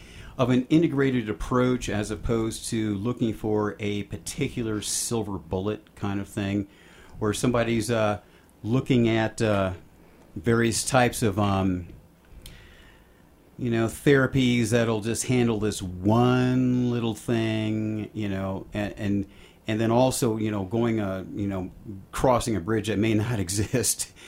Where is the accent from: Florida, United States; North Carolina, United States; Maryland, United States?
Maryland, United States; born there; Because I was born in Maryland.